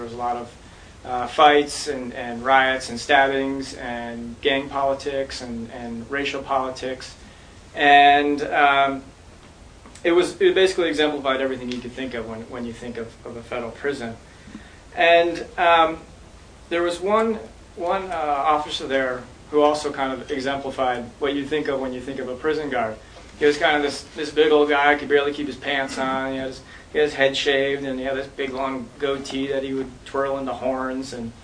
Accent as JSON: {"language": "English", "region": "New England", "country": "United States", "tie": "born or raised there", "said": "And I grew up in New England in the suburbs, which is, you know, it's very white and very middle and upper class."}